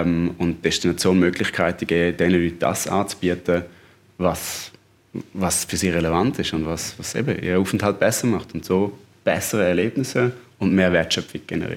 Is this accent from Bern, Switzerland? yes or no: no; Flims, Graubünden, Switzerland; wir sind aus Flims, also beide aus Graubünden